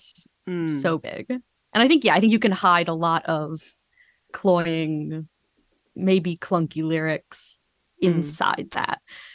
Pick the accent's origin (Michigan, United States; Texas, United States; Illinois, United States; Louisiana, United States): Illinois, United States; Chicago; who's like a Chicago based emo guy, which I'm from Chicago, so I was going to listen to his band probably anyway